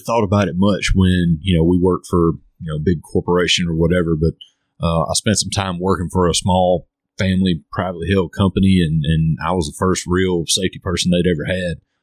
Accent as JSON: {"language": "English", "country": "United States", "tie": "born or raised there", "said": "where I grew up in the Delta, that's the place to stop and go to the bathroom."}